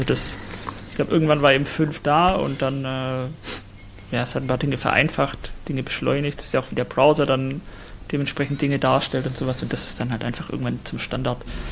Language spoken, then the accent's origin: German; Baden-Württemberg, Germany; Also ich bin 39 Jahre alt. Ich wohne hier im schönen Heilbronner Land im Süden Deutschlands. Bin Schwabe